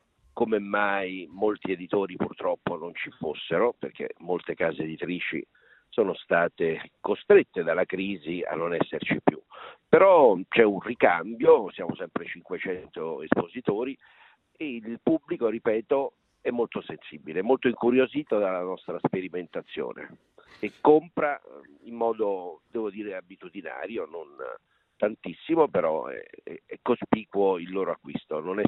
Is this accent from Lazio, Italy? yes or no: yes; Rome, Lazio, Italy; Quindi Trieste, da un non triestino, perché io sono di Roma